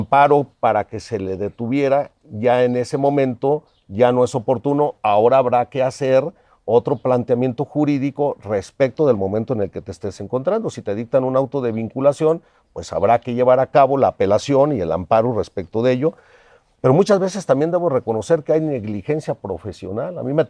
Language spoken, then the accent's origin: Spanish; Apatzingán, Michoacán, Mexico; Yo soy de la Tierra Caliente, nací allí, Carlos, en Apatzingán.